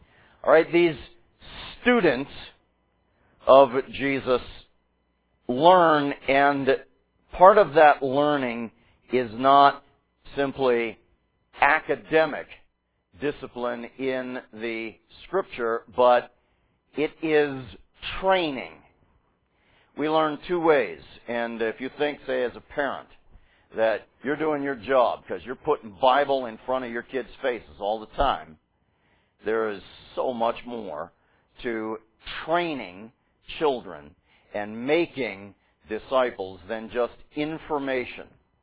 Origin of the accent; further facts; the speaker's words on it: Pittsburgh, Pennsylvania, United States; born there; also born or lived in Massachusetts; I was born in the Pittsburgh area, went to Massachusetts for 3 years, and then came here.